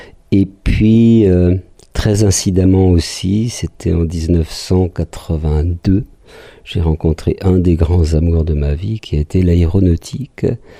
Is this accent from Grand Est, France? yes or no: yes; Munster, Grand Est, France; j'ai grandi en Alsace et puis j'ai fait ensuite mes années à Strasbourg pour la partie estudiantine de l'existence